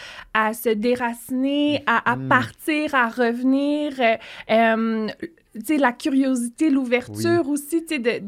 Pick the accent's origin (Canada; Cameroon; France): Canada; Quebec City, Quebec; born there; also born or lived in Nova Scotia / United States; je suis née à Québec. Il travaillait à la Mille des Vies, le gros chantier naval à Québec. Puis ensuite, j'ai habité en Nouvelle-Écosse où il y a un autre très gros port au Canada. Puis ensuite, on s'est beaucoup promené aux États-Unis.